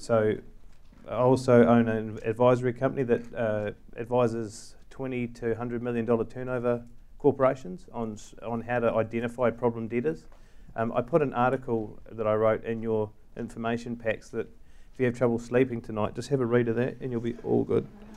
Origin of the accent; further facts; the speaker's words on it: Tauranga, Bay of Plenty, New Zealand; moved away as an adult; now in United Kingdom; So I came down here from Tauranga and studied commercial law and marketing